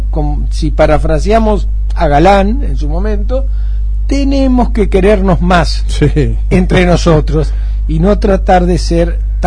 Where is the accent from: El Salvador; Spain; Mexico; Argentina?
Argentina; ¿Qué malos somos los argentinos con los argentinos? ¿Qué poco que nos queremos entre nosotros?